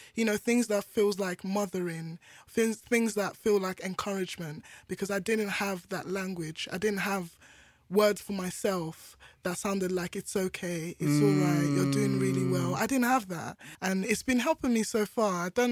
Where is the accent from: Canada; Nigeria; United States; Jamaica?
Nigeria; I'm here entering everywhere as a Nigerian Igbo woman.